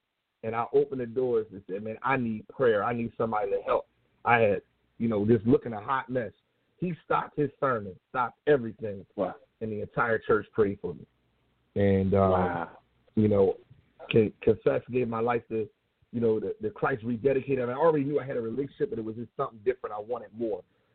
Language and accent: English; Philadelphia, Pennsylvania, United States; So, you know, I grew up right in Philly, you know, at St. Benedict's, you know, Roman Catholic Church.